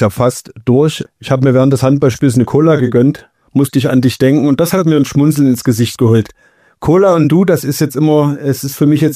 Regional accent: Kamenz, Saxony, Germany; also born or lived in Reckelwitz; dass es in Kamenz ist und ich mal wieder in meine Heimat, aber nicht Geburtsstadt zurückkehre

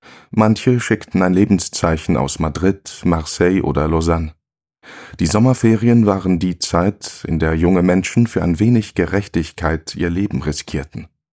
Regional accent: Morocco; Doch während meiner Jugend in Marokko konnte ich aus der Nähe beobachten

